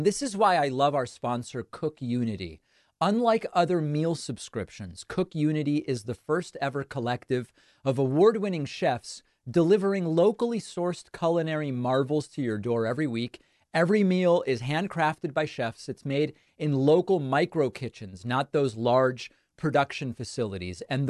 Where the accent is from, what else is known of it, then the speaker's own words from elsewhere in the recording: Argentina; now in United States; As many of you no doubt know, I'm originally from Argentina. And one of the things I really miss about being there is the soccer and how easy it is to find it on TV.